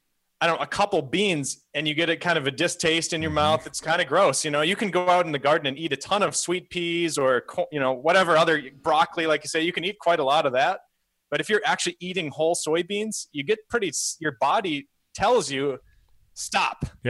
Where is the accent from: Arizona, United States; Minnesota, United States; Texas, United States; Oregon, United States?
Minnesota, United States; I mean, I used to live next to a soybean field growing up in Minnesota. That's why I moved back to Minnesota, by the way. My family's here.